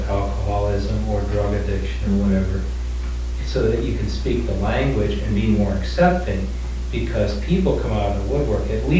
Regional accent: Virginia, United States; I'm from the Bible Belt in Virginia

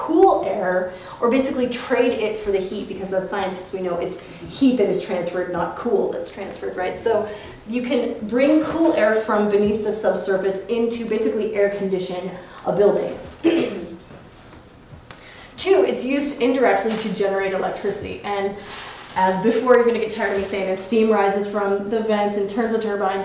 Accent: Klamath Falls, Oregon, United States; So, Klamath Falls. This is my hometown.

